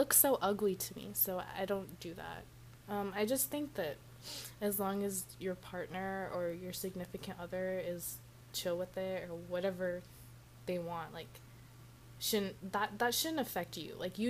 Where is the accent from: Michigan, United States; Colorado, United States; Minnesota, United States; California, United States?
California, United States; I'm not from Texas, I'm from California.